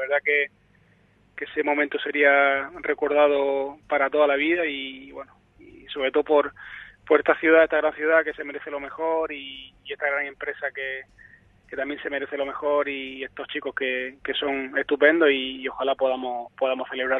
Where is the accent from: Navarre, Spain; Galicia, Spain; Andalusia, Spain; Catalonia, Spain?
Andalusia, Spain; yo como andaluz, pues me gustaría que todo el equipo influyente de Andalucía pues pudieran estar en categoría grande